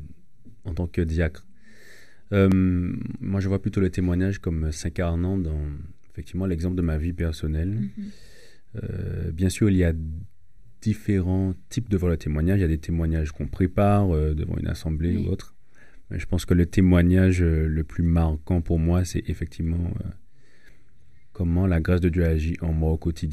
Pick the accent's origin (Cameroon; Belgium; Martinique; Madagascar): Martinique; Après, c'est vrai que moi, je viens de la Martinique